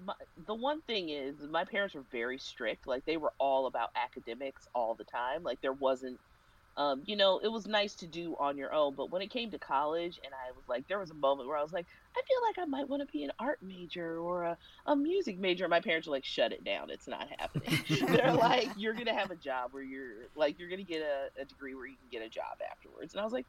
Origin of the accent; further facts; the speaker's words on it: Kansas City, Missouri, United States; I grew up in Kansas City, and they at one time had dozens upon dozens of record stores